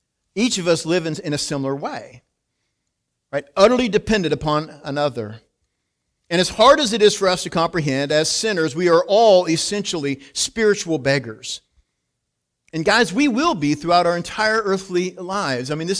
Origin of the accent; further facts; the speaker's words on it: United States; And as an American, that was hard for me to understand